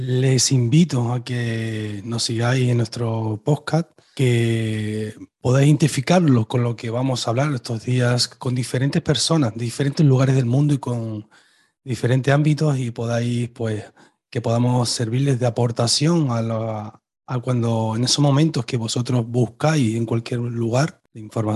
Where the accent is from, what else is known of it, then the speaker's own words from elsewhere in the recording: Tenerife, Canary Islands, Spain; soy de Tenerife y las Canarias, España